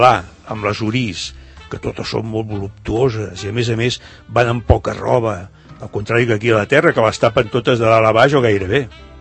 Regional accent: Barcelona, Catalonia, Spain; born there; now in La Floresta, Spain; Clar que ell viu a Valldoreix i jo a la Floresta, ja s'entén. No considera que tant ell com jo vam néixer a Barcelona

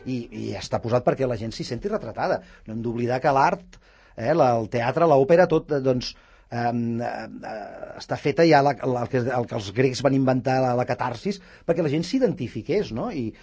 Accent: Catalonia, Spain; Seguim pensant com a catalans

